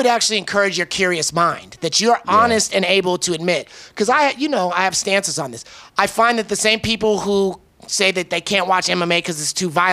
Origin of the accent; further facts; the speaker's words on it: Berkeley, California, United States; We are from Berkeley.